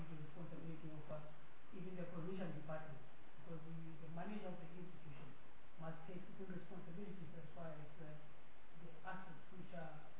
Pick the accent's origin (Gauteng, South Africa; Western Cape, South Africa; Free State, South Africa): Free State, South Africa; I'm from the Free State, and the issue of deployment and nepotism